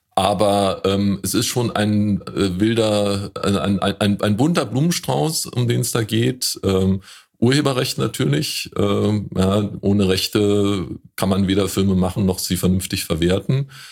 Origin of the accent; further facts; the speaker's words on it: Woltersdorf, Brandenburg, Germany; In Woltersdorf, da wo ich herkomme